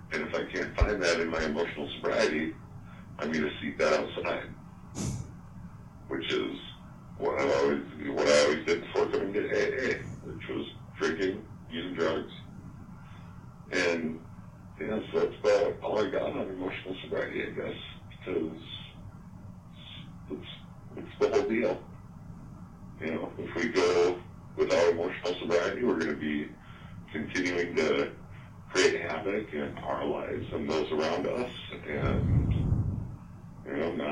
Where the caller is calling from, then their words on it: Minnesota, United States; I'm calling from Minnesota.